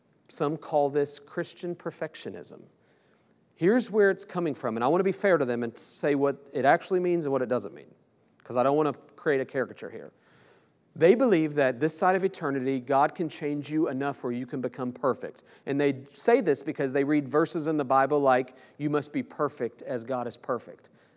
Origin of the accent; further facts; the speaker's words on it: Oklahoma City, Oklahoma, United States; I'm from Oklahoma City. There's a big Church of the Nazarene headquarters there.